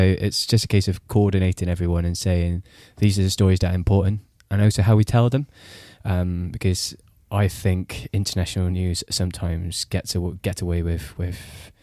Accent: Singapore; now in United Kingdom; I grew up in Singapore

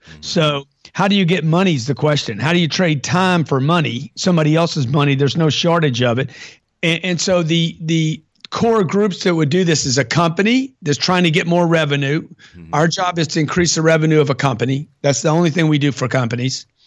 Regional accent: Lake Charles, Louisiana, United States; I grew up in Lake Charles, Louisiana.

